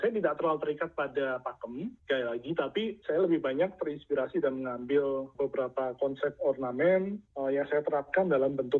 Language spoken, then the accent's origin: Indonesian; Java, Indonesia; saya tinggal sejak kecil di Jawa